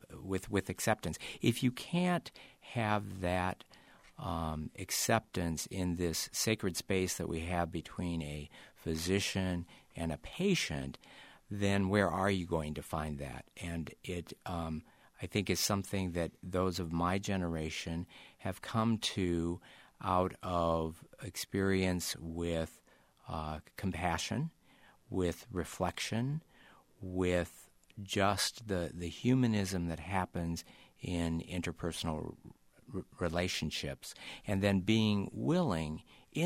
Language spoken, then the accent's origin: English; South Dakota, United States; also born or lived in Nebraska; growing up in South Dakota in the 60s and 70s and medical school in the 1970s in Nebraska was huge